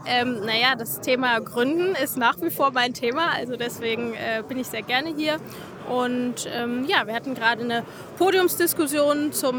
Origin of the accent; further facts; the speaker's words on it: Hesse, Germany; born there; Also mein Lebensmittelpunkt, würde ich schon sagen, ist nach wie vor hier in Mittelhessen. Ich bin ja in Mittelhessen geboren, habe in Mittelhessen studiert und jetzt hier in Mittelhessen gegründet.